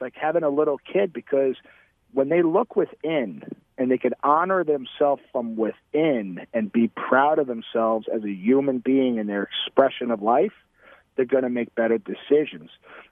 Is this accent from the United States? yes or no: yes; New York, United States; accent: New York; I know my New York accent sometimes gets it.